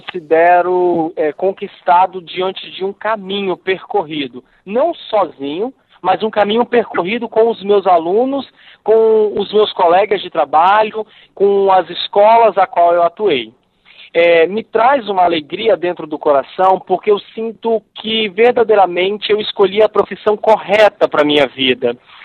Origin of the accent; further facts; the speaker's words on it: Nova Venécia, Espírito Santo, Brazil; depois eu vou abrir um laboratório de ciências e de tecnologia lá na minha cidade de origem, Nova Venécia